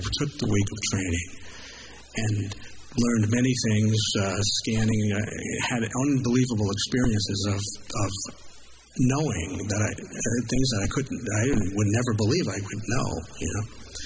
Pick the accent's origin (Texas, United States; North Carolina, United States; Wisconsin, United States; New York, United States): New York, United States; now in California, United States; I was a writer, and I was here in California, but I'm from New York.